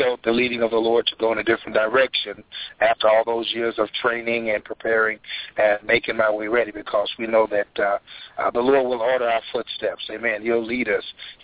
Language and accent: English; Houston, Texas, United States; also born or lived in Florida; Originally, I am from Houston, right. I've lived in Florida for 20-plus years, but I'm back in the city